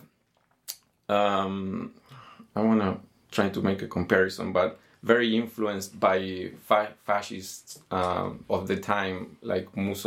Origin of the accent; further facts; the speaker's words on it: Argentina; growing up in Argentina